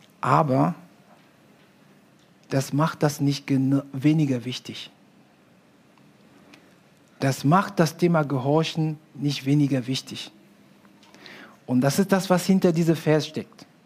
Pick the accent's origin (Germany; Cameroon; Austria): Cameroon; vor allem in Deutschland, bei uns in Kamerun, ja, das ist gang und gäbe